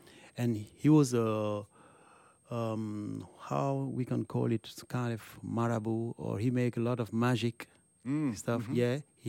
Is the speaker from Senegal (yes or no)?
yes; Senegal; I'm from Senegal also.